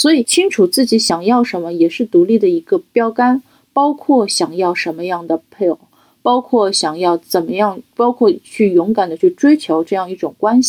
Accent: Shanghai, China; 因为我是上海人，然后我父母很保守

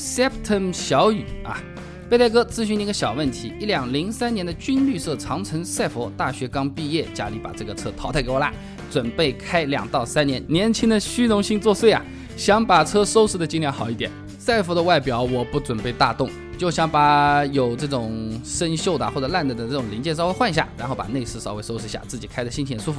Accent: China; 放在一起其实非常适合我们中国人

